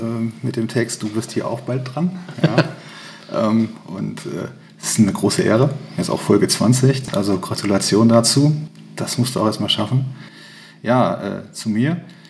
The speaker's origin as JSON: {"language": "German", "town": "Bad Bentheim", "region": "Lower Saxony", "country": "Germany", "tie": "born or raised there", "said": "Ich bin 43 Jahre alt, bin gebürtiger Westniedersachse, ich komme aus der Grafschaft Bentheim. Das ist genau da an der deutsch-niederländischen Grenze und da dann auch der letzte Ort, Bad Bentheim-Gildehaus, da komme ich her. Ja, ich bin ein Bürger mit Burnenblut, wie man bei uns sagt, mit Bauernblut."}